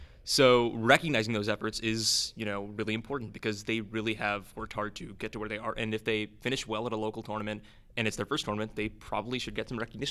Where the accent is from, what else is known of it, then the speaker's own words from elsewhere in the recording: Delaware, United States; So I come from Delaware